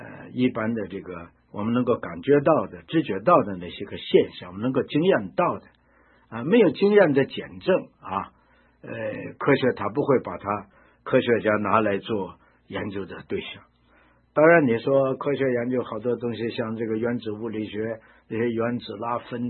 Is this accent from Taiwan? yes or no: no; China; 而我们中国人自古以来就相信这个灵魂不朽